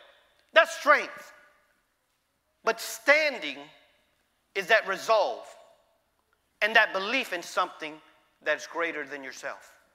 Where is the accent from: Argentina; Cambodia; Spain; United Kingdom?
Cambodia; moved away; I'm from Cambodia, Cambodian.